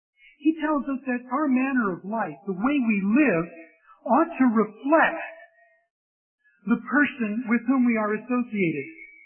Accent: United States; Because I'm an American. I live and act like an American.

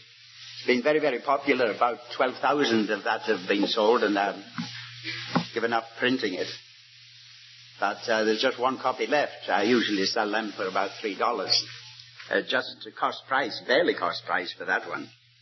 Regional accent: Yorkshire and the Humber, United Kingdom; accent: Yorkshire; moved away; also born or lived in China / Sri Lanka; Originally, I suppose, I'm from Scottish stock, but my parents came over the border, so were brought up in Yorkshire, England. So I have a bit of a Yorkshire tongue, though I burr my R's a little bit to prove that I'm Scottish.

